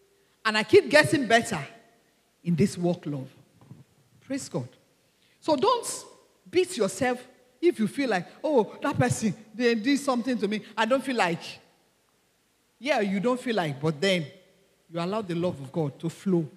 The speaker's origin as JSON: {"language": "English", "town": "Ibadan", "region": "Oyo", "country": "Nigeria", "tie": "born or raised there", "said": "I grew up in Ibadan. I was born in Ibadan. I grew up in Ibadan."}